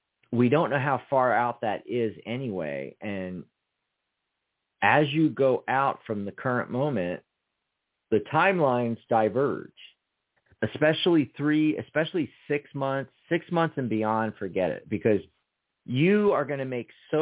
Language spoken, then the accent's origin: English; Pennsylvania, United States; born there; Hey, that's my old stomping grounds. I was born in Pennsylvania.